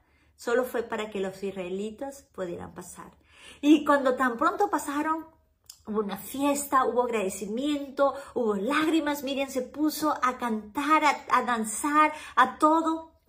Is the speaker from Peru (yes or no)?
yes; Peru; moved away as an adult; now in United States; vivo en Estados Unidos, pero salí desde Perú, de mi país, a los 18 años, con un sueño y una mochila, de venirme a Estados Unidos.